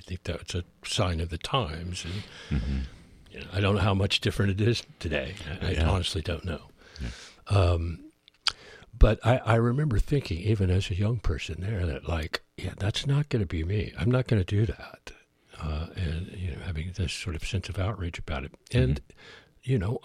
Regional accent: Fresno, California, United States; born there; So I was born in California, fabulous Fresno, California.

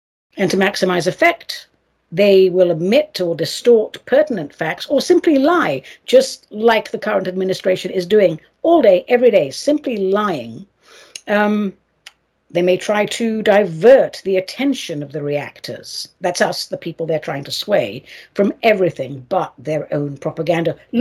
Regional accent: United States; I am an American and very proud to be so

